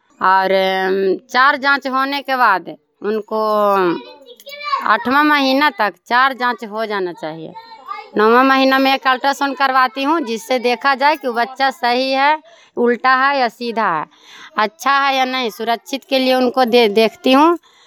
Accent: Aris Khanda, India; आशा कार्यकर्ता हूं, जो आरिस खंदा की रहने वाली हूं

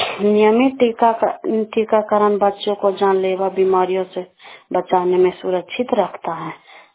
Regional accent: Daniyawan, Bihar, India; मैं दनियावा ब्लॉक की रहने वाली हूँ।

